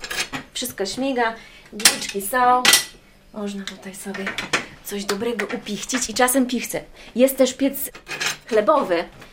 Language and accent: Polish; Podlaskie Voivodeship, Poland; accent: Podlasie; przyszłam ja i zaczęłam mi zaciągać po Podlasku i czar prysk